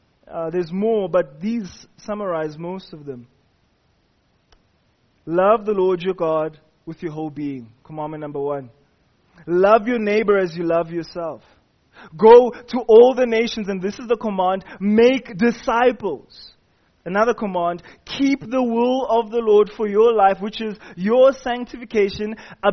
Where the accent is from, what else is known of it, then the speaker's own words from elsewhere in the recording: Johannesburg, Gauteng, South Africa; growing up in Hillbro, we didn't really have a backyard of grass where we could go and play sports. So we generally played in the corridors of the flats because we lived in buildings.